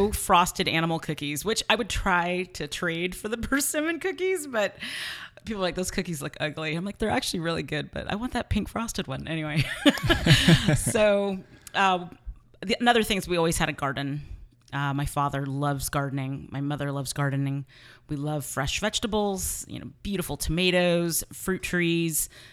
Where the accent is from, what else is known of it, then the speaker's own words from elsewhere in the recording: San Mateo, California, United States; I grew up in San Mateo